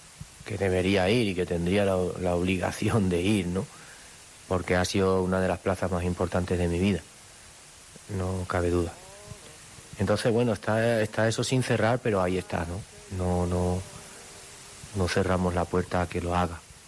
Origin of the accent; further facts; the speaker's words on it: Valencia, Valencian Community, Spain; Era la última corrida, pues yo quería que fuera en mi tierra, donde tomé la alternativa, donde nací